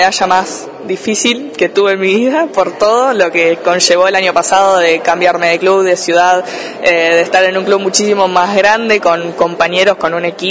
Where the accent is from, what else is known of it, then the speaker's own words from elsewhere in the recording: Necochea, Buenos Aires Province, Argentina; now in La Plata, Argentina; soy de Necochea, aunque esté en La Plata, soy de Necochea y me encanta Necochea, me encanta mi ciudad